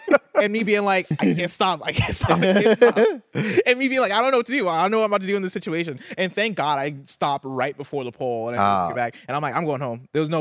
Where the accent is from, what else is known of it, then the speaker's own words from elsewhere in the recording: Midwest, United States; also born or lived in Seattle; the first time it snowed when I lived in Seattle, I had so much hubris because I'm from the Midwest, so I was like, oh dude, I know how to drive in the snow.